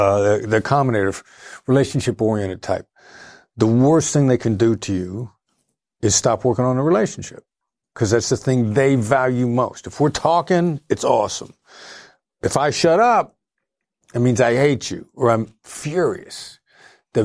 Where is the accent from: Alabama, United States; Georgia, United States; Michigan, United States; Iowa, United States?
Iowa, United States; Iowa. I'm Iowa.